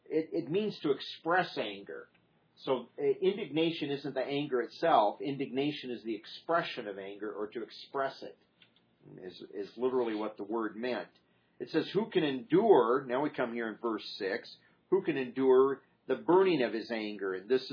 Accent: Iowa, United States; I grew up in a county that was, I think, our we were about 1,500 feet above sea level back where I grew up in Iowa, most of that, between 12 and 1,500.

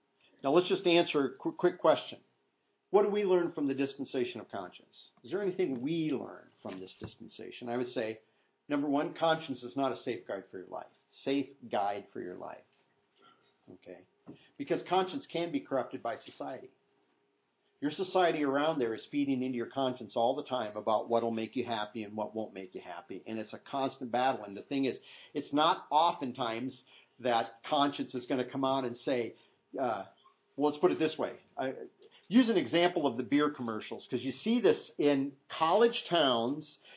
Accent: Iowa, United States; I grew up in Iowa. You'd go up to places out there that they called mountains, which are, they're smaller than going up the hill over here to the school from where I was.

